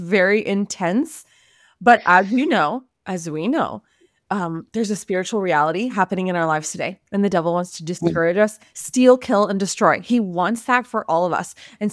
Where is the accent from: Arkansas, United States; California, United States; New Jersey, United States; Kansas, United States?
California, United States; Los Angeles; So I'm a wife, I'm a mother to three little ones here in California. I was raised in Los Angeles.